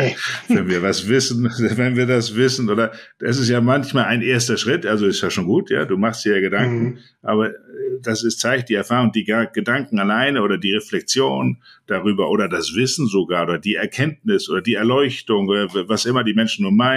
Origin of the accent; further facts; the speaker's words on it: Hamburg, Germany; als Hamburger